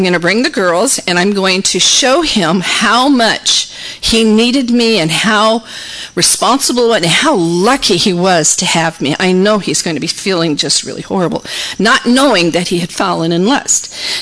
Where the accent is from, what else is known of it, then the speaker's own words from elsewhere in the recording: California, United States; moved away; also born or lived in Texas; I was from California, and so when we moved to Texas, there was a lot of stuff that went on there.